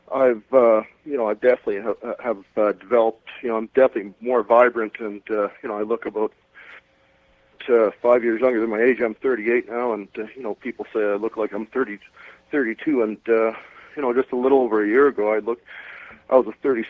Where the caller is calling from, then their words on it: Calgary, Alberta, Canada; Yeah, I'm calling from Calgary, Alberta.